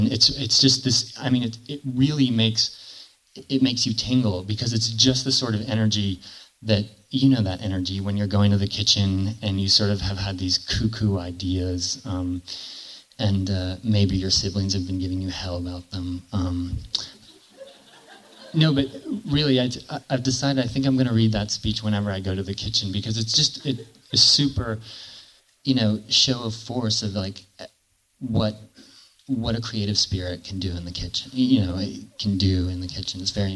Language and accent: English; Charleston, South Carolina, United States; And I remember, I grew up in Charleston, in downtown Charleston, and I remember a peanut vendor